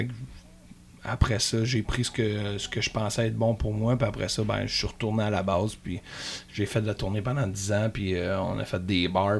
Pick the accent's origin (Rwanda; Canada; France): Canada; Brébeuf, Quebec; moi je viens des Laurentides, on est dans le coin de Mont-Tremblant, des petits villages, là, La Conception, La Belle, Brébeuf, moi je viens de Brébeuf.